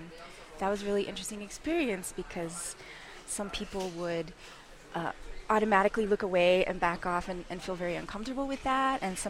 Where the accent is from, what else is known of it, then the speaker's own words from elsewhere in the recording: Texas, United States; I'm from South Texas, and so that's very much part of the culture there.